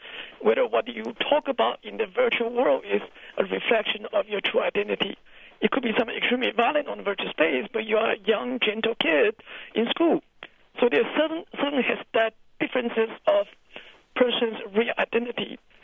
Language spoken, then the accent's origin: English; Taiwan; And I came from Taiwan. There's really no known group of terrorist group in Taiwan.